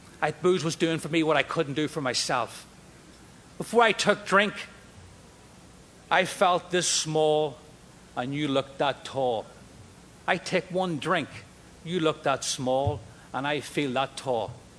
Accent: Northern Ireland, United Kingdom; As a kid growing up in Northern Ireland, outside of Belfast, I was irritable, discontent.

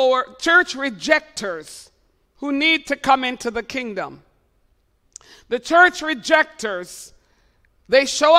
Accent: Montreal, Quebec, Canada; I was raised in Montreal and we have license to drive, unlike Ontario people

